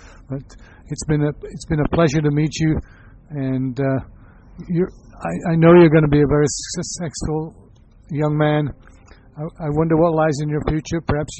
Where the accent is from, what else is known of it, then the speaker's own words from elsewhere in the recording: Madrid, Community of Madrid, Spain; I'm from Madrid.